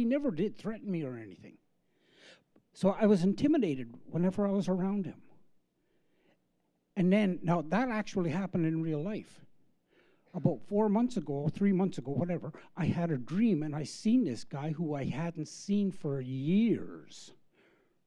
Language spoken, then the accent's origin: English; Canada; So, and I'm a Canadian, and I had a criminal record